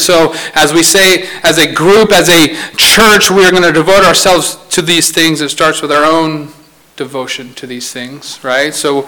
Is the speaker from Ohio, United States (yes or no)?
no; Louisiana, United States; We're from Louisiana, deep south. This is, we consider North Carolina south, but not deep south, right? You start going further south, right? So deep south, and I remember growing up, and we would have these fellowships, and it was always potluck.